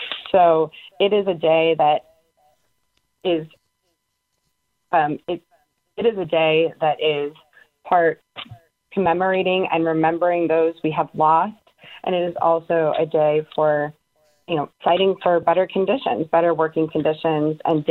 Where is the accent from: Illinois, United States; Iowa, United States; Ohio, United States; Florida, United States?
Ohio, United States; Cleveland; You know, I'm from Cleveland, Ohio. I was raised in a steelworker family.